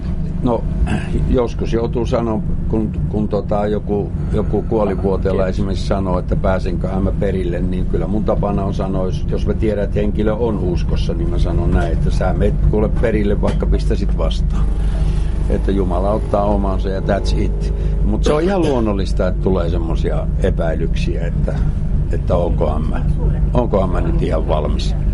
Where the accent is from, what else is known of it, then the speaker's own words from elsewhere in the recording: Pori, Satakunta, Finland; born there; also born or lived in Uusikaupunki / Lempäälä / Kemijärvi / Rovaniemi; Mä oon Porissa syntynyt.